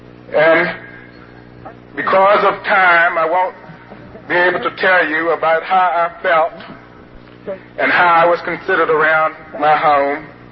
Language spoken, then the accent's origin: English; Newport News, Virginia, United States; born there; I was born in Newport News, Virginia. My father was an African Methodist Episcopal minister.